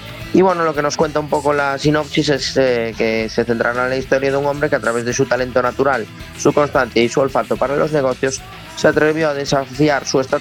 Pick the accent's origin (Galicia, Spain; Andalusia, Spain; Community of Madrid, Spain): Galicia, Spain; siendo gallegos